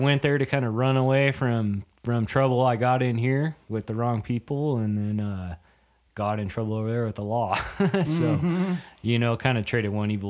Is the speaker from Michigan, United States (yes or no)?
no; Washington, United States; moved away as an adult; It is, yeah. Born, raised there till I was, shoot, I was 18. I moved to North Dakota with my dad.